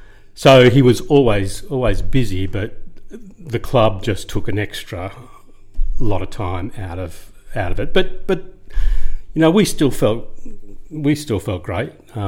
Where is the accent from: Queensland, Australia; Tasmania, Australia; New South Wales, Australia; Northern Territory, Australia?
New South Wales, Australia; Kingswood; also born or lived in Parramatta; Sadly, I was born in Parramatta. But very quickly, my parents sort of got a bit sensible and moved to Kingswood or Cambridge Park. It's sort of right on the border there when I was about 2 years old.